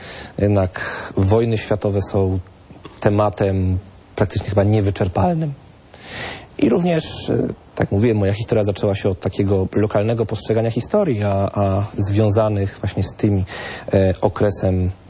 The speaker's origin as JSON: {"language": "Polish", "town": "Sulejówek", "region": "Masovian Voivodeship", "country": "Poland", "said": "A jako że pochodzę z Sulejówka"}